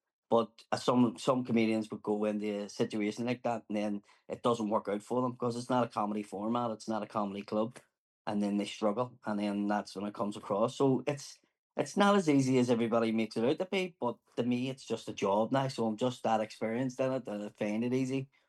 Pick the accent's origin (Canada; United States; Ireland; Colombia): Ireland; But I just think as Irish people, we're just able to laugh at ourselves and able to laugh.